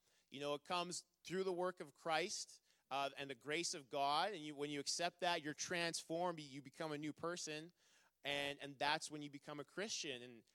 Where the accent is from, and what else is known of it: Burns Lake, British Columbia, Canada; born or raised there; also born or lived in Surrey